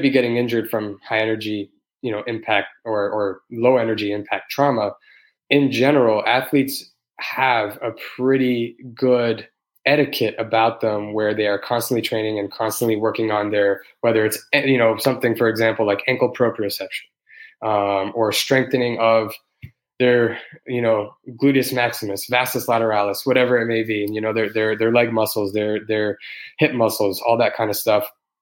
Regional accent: Toronto, Ontario, Canada; I was born and raised in Toronto

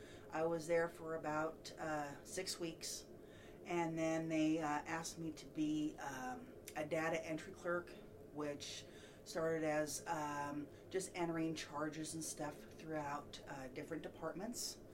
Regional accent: Berea, Nebraska, United States; Born and raised in, I was raised in Berea. We farmed and raised cattle. My mom and dad, my brother and sister. I'm a country girl.

